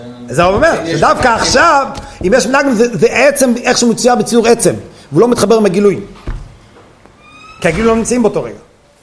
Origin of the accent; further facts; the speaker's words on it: Jerusalem, Jerusalem District, Israel; אני מירושלים, יש לנו כל מיני גילויים בירושלים.